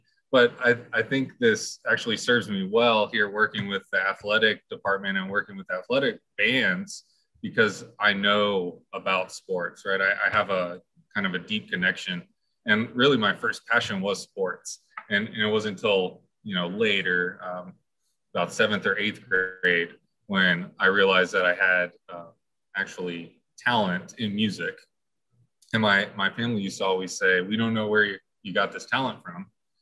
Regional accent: Fort Worth, Texas, United States; also born or lived in California; So I tell everyone, you know, I'm from Fort Worth. I grew up in Fort Worth.

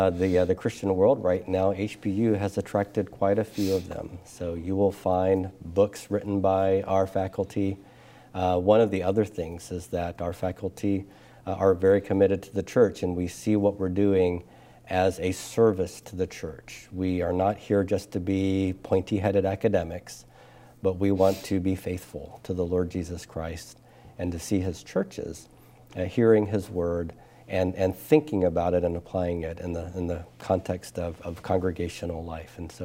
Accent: Biloxi, Mississippi, United States; Down on the Gulf Coast.

